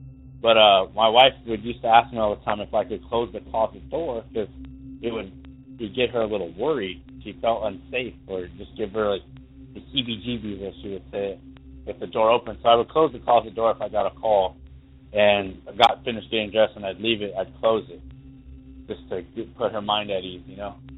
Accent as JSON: {"language": "English", "town": "Douglas", "region": "Wyoming", "country": "United States", "said": "but I'm from Douglas, Wyoming, originally."}